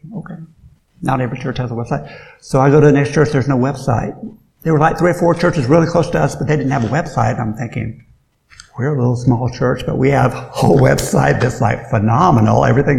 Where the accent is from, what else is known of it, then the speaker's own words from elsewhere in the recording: Alabama, United States; I'm from Alabama. Maybe that's why.